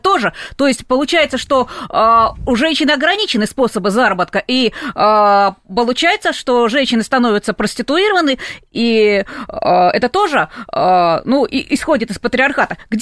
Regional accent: Tula, Tula Oblast, Russia; born there; now in Moscow, Russia; я родилась в Туле, и я уехала в Москву

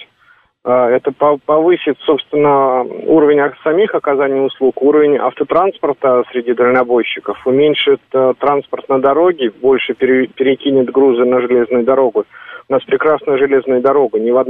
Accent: Moscow, Russia; я из Москвы

